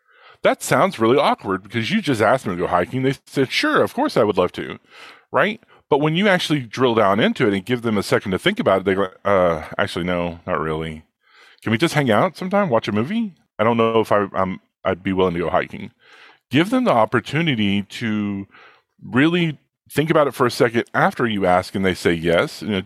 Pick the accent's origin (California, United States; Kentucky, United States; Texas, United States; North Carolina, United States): Texas, United States; So I was raised in Northeast Texas in a very rural environment. I was like 75 miles to the nearest Walmart